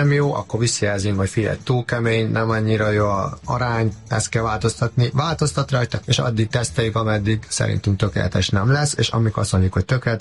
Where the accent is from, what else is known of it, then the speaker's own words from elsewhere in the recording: Hungary; born there; moved away; also born or lived in Italy; Nem ott nőttem fel, én Magyarországon születtem, és sport miatt oda költöztem. Én 16 évet voltam külföldön, ebből 6-ot Olaszországban, emellett Angliában, Írországban, Hollandiában, Albániában, ezekben az országokban voltam.